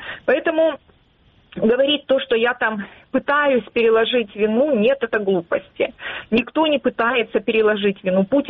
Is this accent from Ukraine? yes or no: yes; Crimea, Ukraine; я тоже крымчанка